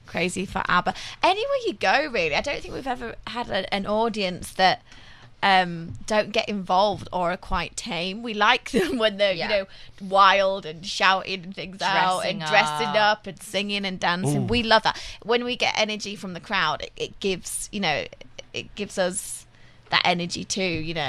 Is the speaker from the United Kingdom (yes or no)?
yes; Yorkshire and the Humber, United Kingdom; I'm from the north, near Leeds.